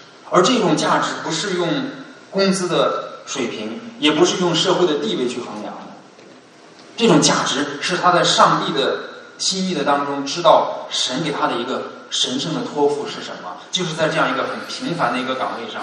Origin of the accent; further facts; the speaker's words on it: China; 他们不是像我们中国人的坟墓是在地底下挖个坑